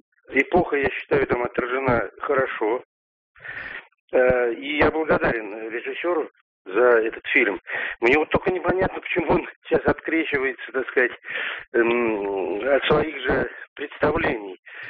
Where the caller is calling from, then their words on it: Moscow, Russia; я из Москвы.